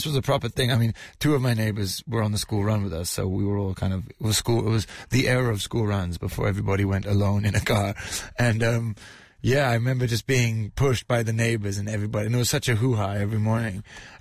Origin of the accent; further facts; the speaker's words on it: London, United Kingdom; I was born in London. I was living in Fulham. And I used to go to school about a 20-minute drive from where I lived.